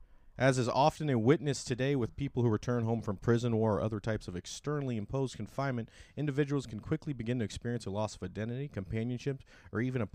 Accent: Bloomington, United States; And we're from Bloomington.

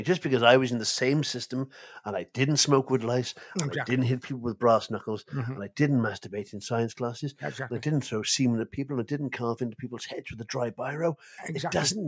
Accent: Wales, United Kingdom; I fucking love growing up in Wales when I was

